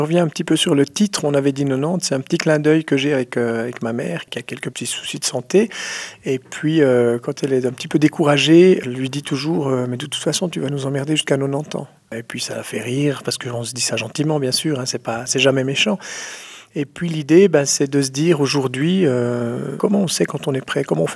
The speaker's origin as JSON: {"language": "French", "region": "Jura", "country": "Switzerland", "said": "eh bien moi, je viens des Franches-Montagnes."}